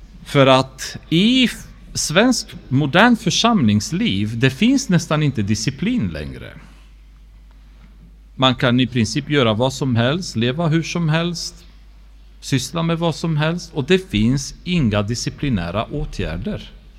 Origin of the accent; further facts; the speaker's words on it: Romania; det var när jag gick genom min församling hemma i Rumänien